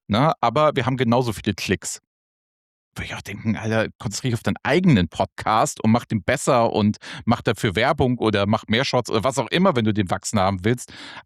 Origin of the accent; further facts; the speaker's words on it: Hamburg, Germany; wenn das nicht echt so ätzend gelegen wäre für mich jetzt als Hamburger